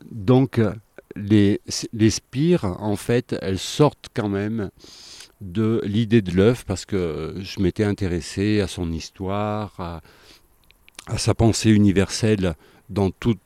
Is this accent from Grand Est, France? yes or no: no; Auvergne-Rhône-Alpes, France; Non, je suis de Haute-Loire et donc je viens ici pour la semaine